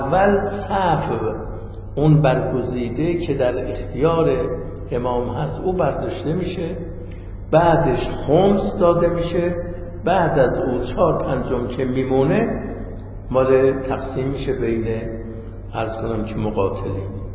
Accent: Isfahan, Iran; من از اصفهان اومدم سال 37 بود، اواخر 37 نزدیک 38

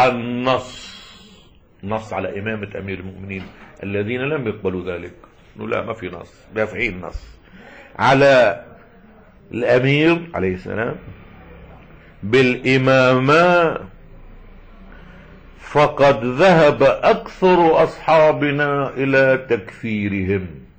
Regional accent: Lebanon; عندنا في لبنان في تعايش اسلامي مسيحي

